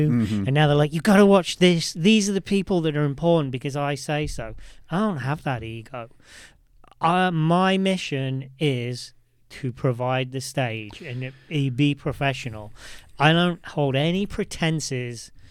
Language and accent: English; United Kingdom; I'm on, yeah, because I'm British.